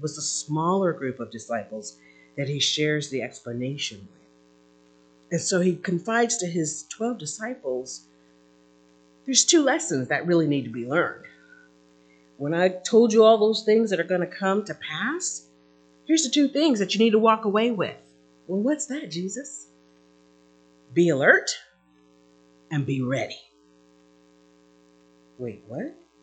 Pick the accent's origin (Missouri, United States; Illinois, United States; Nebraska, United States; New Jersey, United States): New Jersey, United States; I grew up, so I'm originally from New Jersey, and there's hurricanes on the East Coast that don't necessarily happen over here.